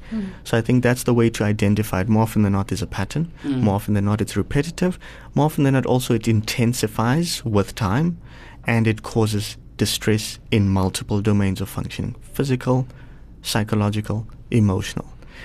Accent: Polokwane, Limpopo, South Africa; I grew up in Polokwane, so just outside of Polokwane in a township known as Sisho. Mm-hmm. My mother's from Ramanyaka, which is a township just out of Burgersfort, and I am from a biracial background. So essentially, my mother's a Pedi woman, exclusively Christian family

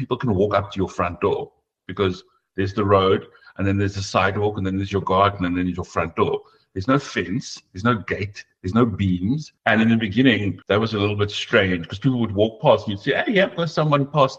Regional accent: Plettenberg Bay, Western Cape, South Africa; also born or lived in Port Elizabeth / Johannesburg / Durban; I grew up in Plettenberg Bay, lived in PE for a while, lived in Joburg for a while, lived in Durban for a while. I even spent 6 months in Cape Town.

